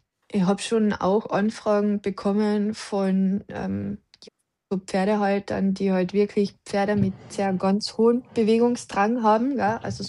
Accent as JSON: {"language": "German", "region": "Carinthia", "country": "Austria", "said": "Bei uns in Kärnten sagt man sonst schon auch"}